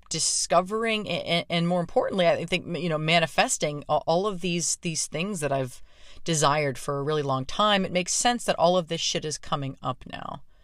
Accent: Pittsburgh, Pennsylvania, United States; among the many things, that I think kept me running from my hometown of Pittsburgh, which I've been in now for three straight months.

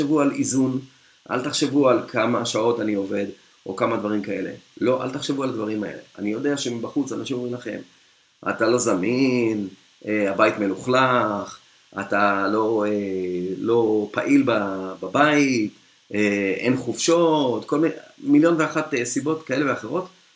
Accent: Netanya, Central District, Israel; אני גדלתי בנתניה, ותמיד בכיכר העיר היה כרכרות של סוסים

